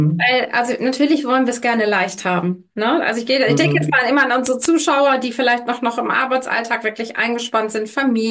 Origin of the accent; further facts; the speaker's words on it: Germany; Für uns Deutschen vielleicht ein bisschen schwierig